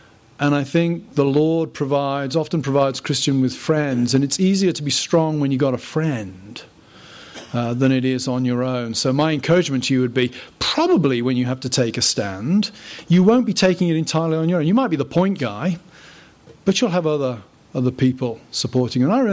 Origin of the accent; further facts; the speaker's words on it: United Kingdom; now in United States; I'm a British guy coming to America from the outside